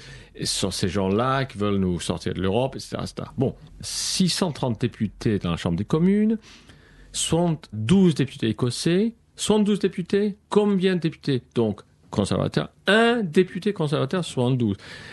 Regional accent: Ireland; accent: Irish; French is a second language; Très bien, même avec mon accent irlandais

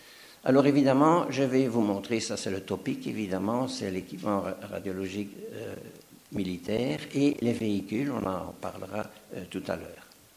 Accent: Belgium; Vous savez que je viens de Belgique

